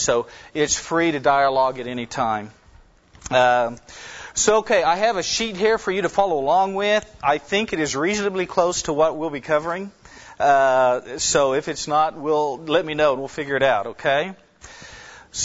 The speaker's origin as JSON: {"language": "English", "town": "Norman", "region": "Oklahoma", "country": "United States", "tie": "born or raised there", "said": "I grew up in Norman, and I was a snot-nosed, rebellious, cantankerous, useless freshman."}